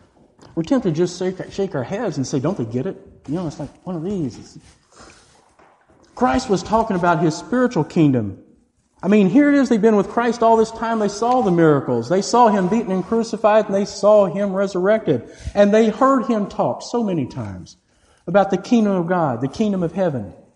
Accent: Texas, United States; So I grew up in Texas. And I fortunately was never close enough to hear one

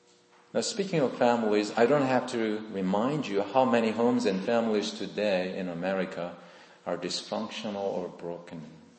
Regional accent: South Korea; English is a second language; I was born and raised in South Korea

